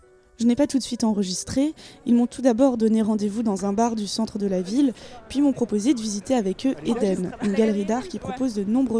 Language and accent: French; Paris, Île-de-France, France; Moi, je suis parisienne